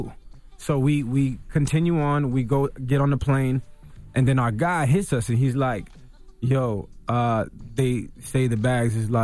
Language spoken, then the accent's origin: English; Miami, Florida, United States; And I'm from Miami, and this station is not playing me.